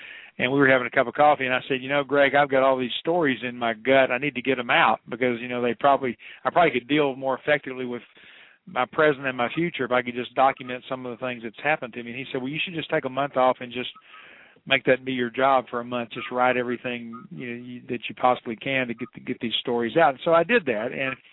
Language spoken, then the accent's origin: English; Dallas, Texas, United States; I grew up in the Dallas, Texas area, and actually was in parish ministry as a pastor for almost 25 years.